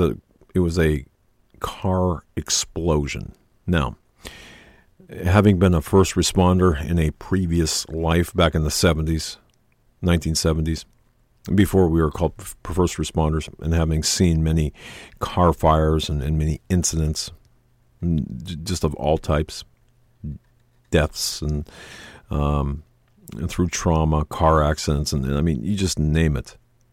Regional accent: Pennsylvania, United States; This is something interesting that happened in my home state of Pennsylvania, Allentown.

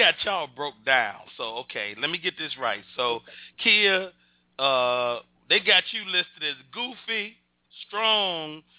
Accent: Chicago, Illinois, United States; that's my hometown.

